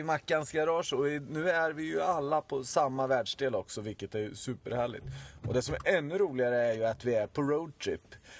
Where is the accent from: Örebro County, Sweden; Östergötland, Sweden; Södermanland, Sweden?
Södermanland, Sweden; Svalsta; Från det gamla anrika motellet, Tuna motell i Svalsta, där vi är uppvuxna.